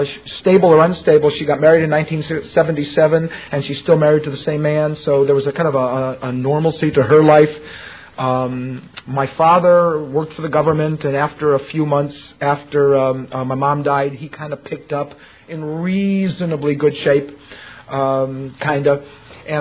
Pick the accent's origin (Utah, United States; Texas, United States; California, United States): California, United States; What it was like was I grew up in the Fairfax area. In case you can't... Well, maybe you can't tell, but I'm going to start a 12-step program. I'm the adult child of a Jewish accountant. I'm from the hood in the Fairfax area.